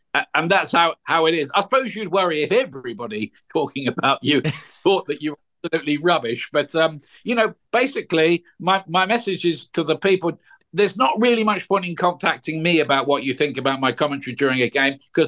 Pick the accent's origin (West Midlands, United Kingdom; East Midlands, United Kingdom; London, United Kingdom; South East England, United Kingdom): South East England, United Kingdom; Portsmouth; born there; I was born in Portsmouth, so I support Pompey.